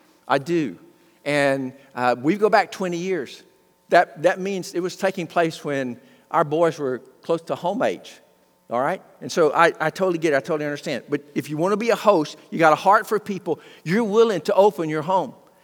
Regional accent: Arkansas, United States; I was born and raised in South Arkansas. It's so much like East Texas, it was almost like not moving.

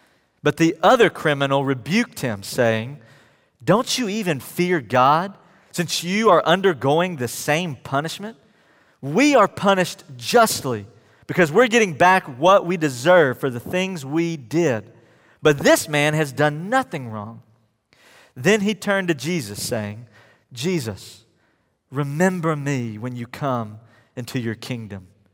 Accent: West Virginia, United States; born there; My dad is from West Virginia. I was born in West Virginia. Really, all of my family is from West Virginia.

